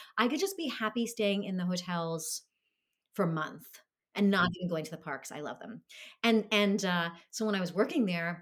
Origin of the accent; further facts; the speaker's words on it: Brooklyn, New York, United States; I didn't go that much as a kid because I grew up in Brooklyn.